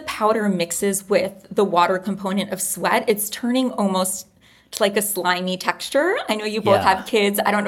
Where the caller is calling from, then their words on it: New York, United States; I'm calling from New York, New York, and I'm the co-founder of Swear.